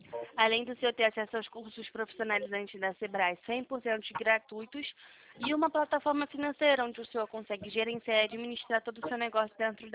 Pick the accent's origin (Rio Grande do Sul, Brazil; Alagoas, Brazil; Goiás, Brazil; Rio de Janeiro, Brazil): Rio de Janeiro, Brazil; Eu sou do Rio de Janeiro.